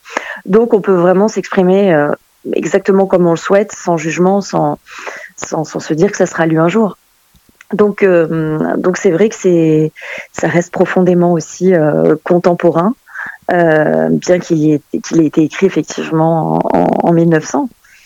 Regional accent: Martinique; j'ai passé une partie de mon enfance aux Antilles, en Martinique.

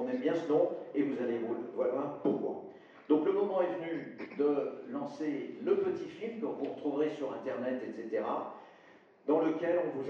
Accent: Lyon, Auvergne-Rhône-Alpes, France; born there; je suis né à Lyon

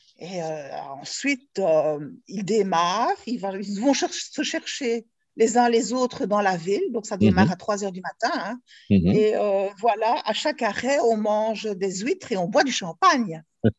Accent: Binche, Wallonia, Belgium; born there; Je suis née en Belgique, je suis née à Binche.

